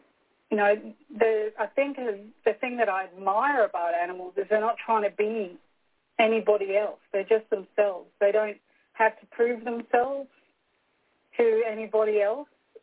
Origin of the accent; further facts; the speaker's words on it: Scotland, United Kingdom; I'm Scottish by origin, so I'm not going to spend money when I shouldn't.